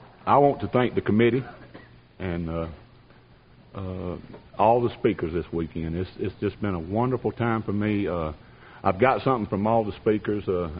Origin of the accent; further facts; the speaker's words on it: Georgia, United States; From that statement right there, you can tell that I was born and raised here in Georgia. I'm a dying breed. There's not too many of us left.